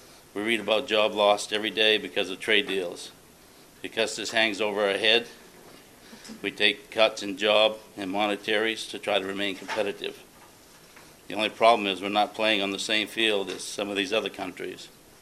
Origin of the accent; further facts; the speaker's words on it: Ashland, Maine, United States; I can think of friends I grew up with in Ashland who no longer have a mill to go to because of trade deals.